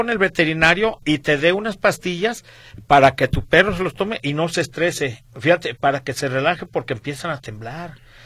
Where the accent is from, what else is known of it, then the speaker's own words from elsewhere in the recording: Guadalajara, Jalisco, Mexico; Pues ojalá y ganen, porque si somos tapatíos.